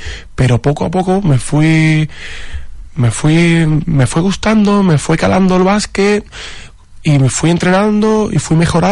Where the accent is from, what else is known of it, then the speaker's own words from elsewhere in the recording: Seville, Andalusia, Spain; no soy de Marrachí, soy de Sevilla Capital, ¿vale? Soy del barrio de La Macarena, de Sevilla Capital.